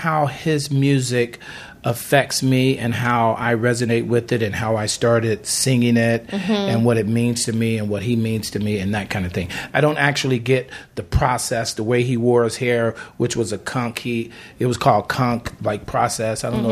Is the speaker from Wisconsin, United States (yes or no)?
no; Chicago, Illinois, United States; moved away as an adult; now in Los Angeles, United States; Well, I came here from Chicago. I'm from Chicago. And after I graduated from college, I came right to Los Angeles about 3 months later.